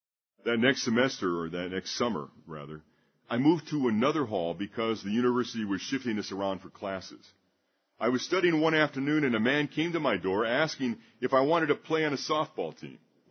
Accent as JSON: {"language": "English", "town": "Southfield", "region": "Michigan", "country": "United States", "tie": "born or raised there", "said": "I was born January 1st, 1950. I grew up in Southfield, Michigan, where, as a young boy of 12 in sixth grade, I made a lifelong friend named David Hawk."}